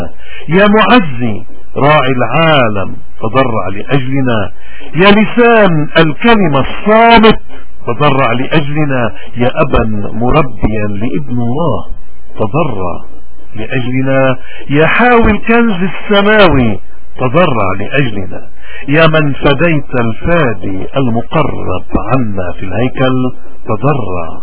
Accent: Lebanon; وعندنا بلبنان عندنا عطاء الأرض القداسي

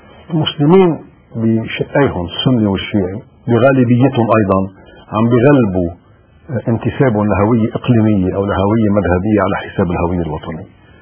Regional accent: Lebanon; في مبدا نحن كلبنانيين مؤتمنين على فكرة البلد، مؤتمنين على الدستور اللبناني

